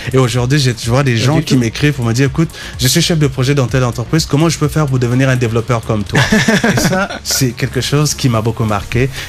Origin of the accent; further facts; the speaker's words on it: Canada; Moi je viens du Canada, j'ai fait le déplacement jusqu'ici